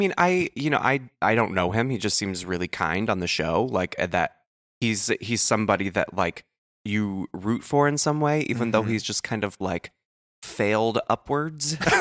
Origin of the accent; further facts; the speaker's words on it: the South, United States; I'm from the South. I know Southern passive aggression.